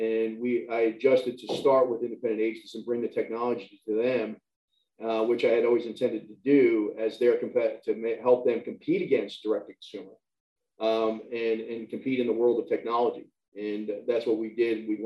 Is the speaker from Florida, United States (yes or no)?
yes; Melbourne, Florida, United States; Well, first of all, I grew up here. I grew up in Melbourne.